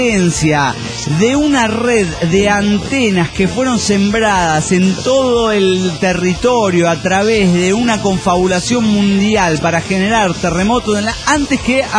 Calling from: Santa Fe, Argentina; Hola, ¿cómo están, amigos? … de Santa Fe, Argentina.

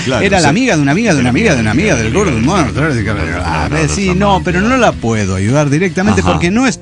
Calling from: Mexico City, Mexico; de Ciudad de México.

